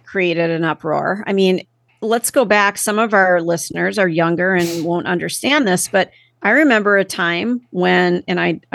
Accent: Minneapolis, Minnesota, United States; And I grew up in Minneapolis, St. Paul.

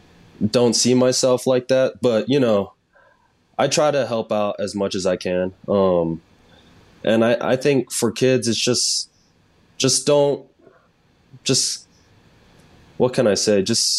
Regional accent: Hawaii, United States; also born or lived in California; growing up in Hawaii, everyone was basically half Asian or something. And then, you know, moving to California, everyone was mainly white.

